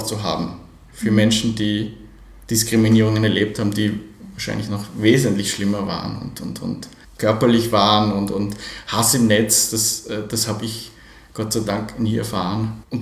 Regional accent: Innsbruck, Tyrol, Austria; ich bin ja aufgewachsen am Stadtrand von Innsbruck, sozusagen in den frühen 80ern, wir sind also so 1980 nach Innsbruck gekommen.

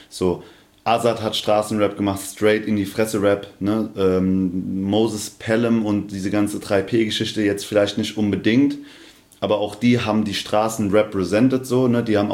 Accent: Aschaffenburg, Bavaria, Germany; born there; also born or lived in Hanau / Darmstadt; Ich bin in Aschaffenburg geboren.

